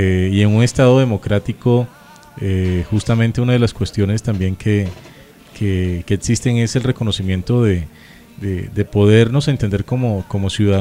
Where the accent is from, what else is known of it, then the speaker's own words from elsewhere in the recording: Colombia; Hemos perdido como colombianos